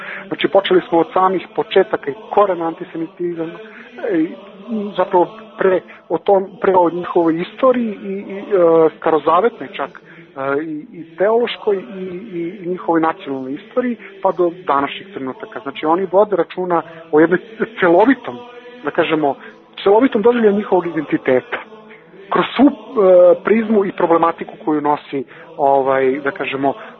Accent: Serbia; eto ja sam iz Srbije, to bi bilo

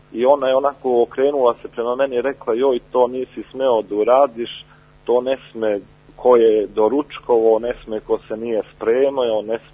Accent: Belo Polje, Peć District, Kosovo; ja sam rođen dole u Metohiji u Peći, živeo do 18. godine, to jest odrastao u jednom naselju ili selu 2 km udaljenom od Peći, Belo Polje.

